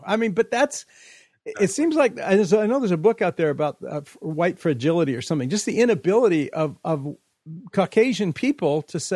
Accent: California, United States; In the history of growing up in Central California, in being at ORU, I don't recall racism being condemned from a pulpit ever.

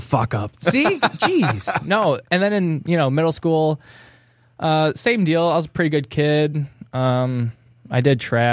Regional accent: Westland, Michigan, United States; Westland, like right at Wayne and Ford, these apartments, the same apartment for like most of my entire life, like 22 years was like in this same apartment.

